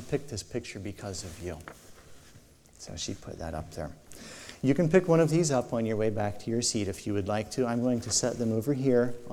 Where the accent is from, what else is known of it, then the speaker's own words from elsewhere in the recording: United States; One of the things I've realized as I've traveled and met Christians from other countries is, as an American believer, I kind of had this attitude that we were somehow superior.